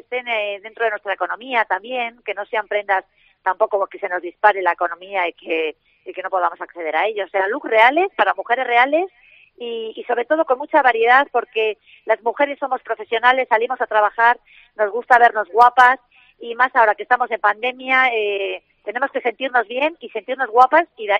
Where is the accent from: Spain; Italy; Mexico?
Spain; Bilbao, Basque Country; Yo soy muy, muy fan de esta ciudad, soy muy bilbaína, me considero bilbaína, vamos, llevo a Bilbao por bandera.